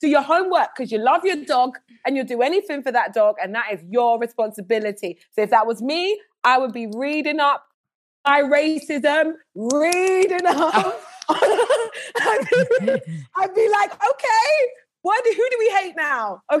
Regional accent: United Kingdom; accent: British; It went well coming from me because he hears my British accent.

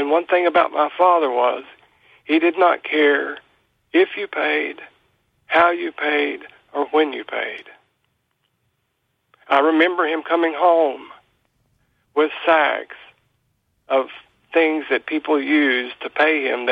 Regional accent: Sylva, North Carolina, United States; Ron, I am from Silva. I grew up there, spent the first 18 years of my life in Appalachia, Silva, Jackson County.

